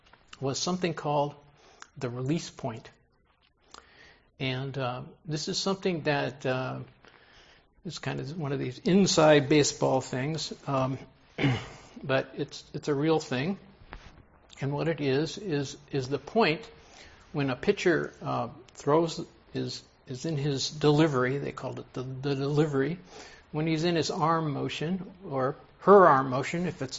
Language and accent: English; California, United States; And I was also a San Francisco Giants fan. I grew up in the Bay Area.